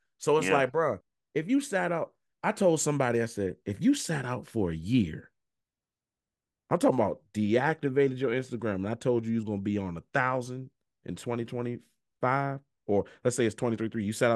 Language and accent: English; Richmond, Virginia, United States; so I'm from Richmond, Virginia. And so it's a strong kind of gatekeeping thing.